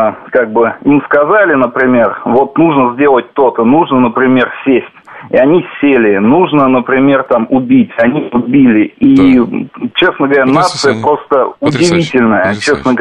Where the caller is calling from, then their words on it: Lipetsk, Lipetsk Oblast, Russia; Из Липецка.